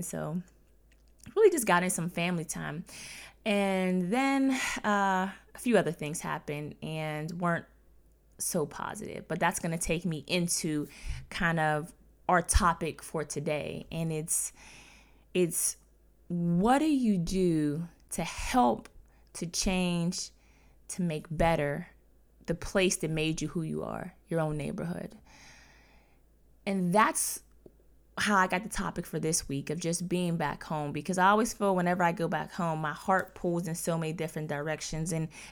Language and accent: English; McKeesport, Pennsylvania, United States; to obviously go to back to my hometown in McKeesport, Pennsylvania.